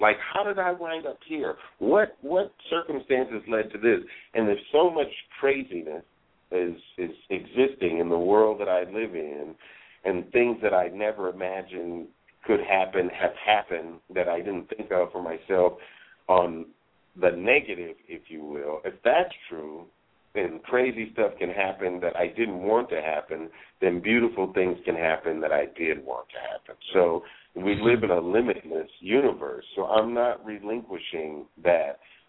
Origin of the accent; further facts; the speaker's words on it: Compton, California, United States; which at that time, growing up in Compton, it was money, it was property, it was, you know, opportunity.